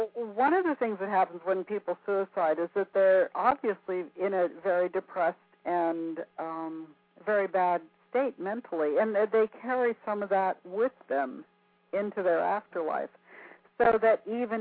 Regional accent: Erie, Pennsylvania, United States; born there; Erie, Pennsylvania, yeah. I have ties to that area.

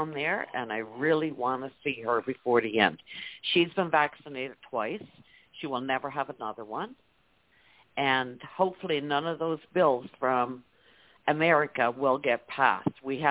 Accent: Canada; And I'm from Canada, and I retired just before COVID.

